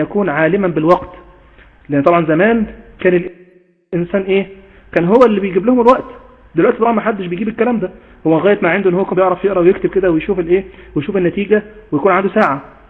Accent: Egypt; اللي هو الأذان المشهور الذي نؤذن به عندنا في مصر

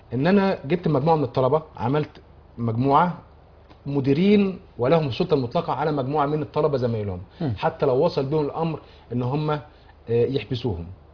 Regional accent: Egypt; انا مصري لكن محب للجزائري، محب للسعودي

